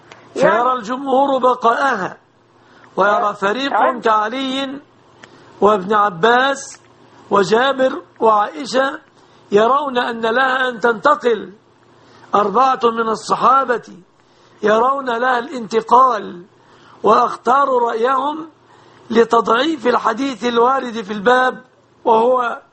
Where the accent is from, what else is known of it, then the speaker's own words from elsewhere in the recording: Egypt; بلادنا مصر